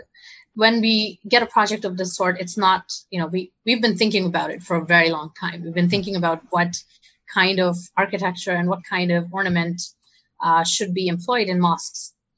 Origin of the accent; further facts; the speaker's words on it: Saudi Arabia; moved away as an adult; also born or lived in India / London, United Kingdom; I grew up in Saudi Arabia, and then I moved to India for my college education, because my parents are from here and I wanted to learn a little bit more about my background or my family background.